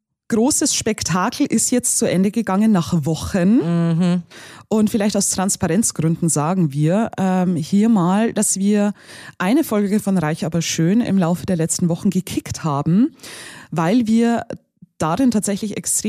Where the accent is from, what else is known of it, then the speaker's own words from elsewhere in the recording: Germany; now in Austria; hey, ich bin Deutsche, lebe aber in Österreich